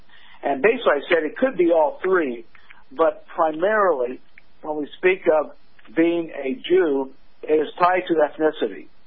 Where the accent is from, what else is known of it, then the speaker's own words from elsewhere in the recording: Indianapolis, Indiana, United States; I grew up in Indianapolis. And my father was from a very Orthodox Jewish background